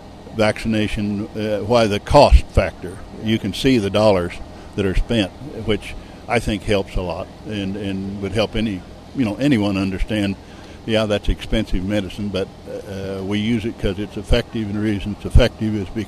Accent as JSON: {"language": "English", "town": "Dighton", "region": "Kansas", "country": "United States", "said": "I'm from Dighton, Kansas. That's about 100 miles in from Colorado."}